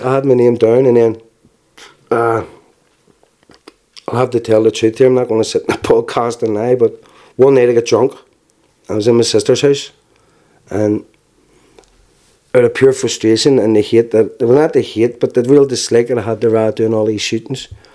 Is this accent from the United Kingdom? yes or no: yes; Belfast, Northern Ireland, United Kingdom; The provos then, when I grew up in Spring Hill, they were the good guys.